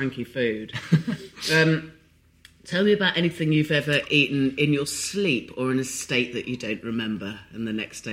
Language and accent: English; South West England, United Kingdom; I grew up in Dorset.